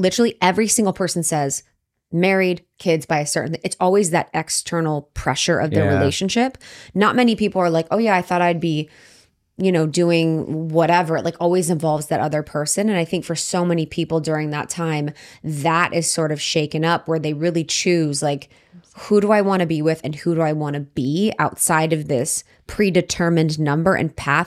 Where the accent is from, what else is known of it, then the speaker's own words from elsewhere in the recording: Ohio, United States; Because even thinking about growing up in Ohio, you know, I grew up in a small town.